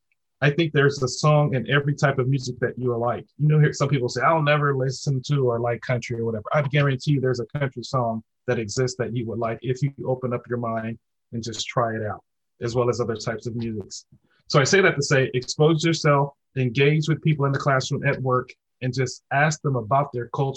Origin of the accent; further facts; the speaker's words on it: Compton, California, United States; had I stayed on the street that I grew up on in Compton, because it was just predominantly Black and Latinx.